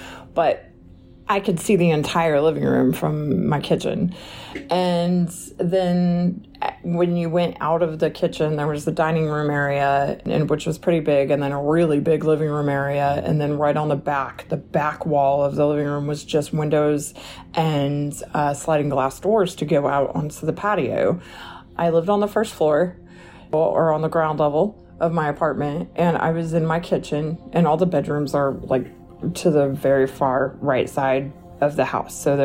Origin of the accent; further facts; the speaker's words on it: Oklahoma, United States; I'm from Oklahoma